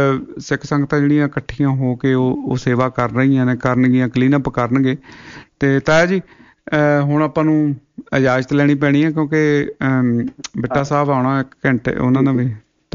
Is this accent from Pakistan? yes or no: no; Bhaini Paswal, Punjab, India; now in Australia; ਇੱਦਾਂ ਲੱਗਾ ਜਿਵੇਂ 88 'ਚ ਪੰਜਾਬ 'ਚ ਹੜ੍ਹ ਹੋਇਆ, ਵੀ ਸਾਡੇ ਪਿੰਡ ਬਿਆਸ ਦਰਿਆ ਦੇ ਕੋਲ ਹੈ ਭੈਣੀ ਪਸਵਾਲ